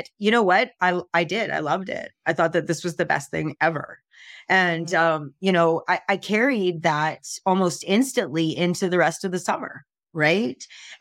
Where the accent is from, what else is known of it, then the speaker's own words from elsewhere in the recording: Saskatchewan, Canada; Okay. So I'm also from Saskatchewan. I grew up in a small community, about 500 people, seventh generation in Canada. My family is a ranching family, lots of cowboys.